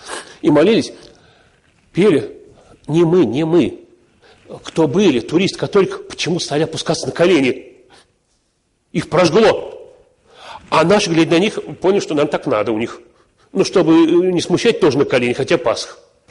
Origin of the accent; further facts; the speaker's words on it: Russia; Мы из России, мы русские. А можно ли нам?